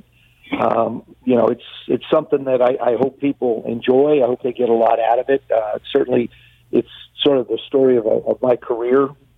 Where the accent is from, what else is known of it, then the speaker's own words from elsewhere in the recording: New Jersey, United States; growing up in Jersey, I didn't pay much attention to it.